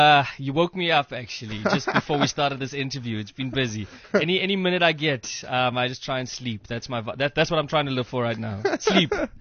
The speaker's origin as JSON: {"language": "English", "town": "Mthatha", "region": "Eastern Cape", "country": "South Africa", "said": "I come from Mthatha in the Eastern Cape"}